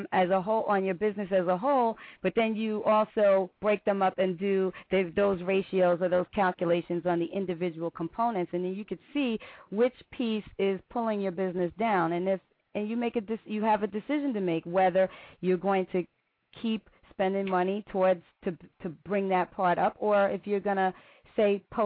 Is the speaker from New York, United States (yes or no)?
yes; New York City, New York, United States; I grew up in New York City, Bronx, New York, and small family.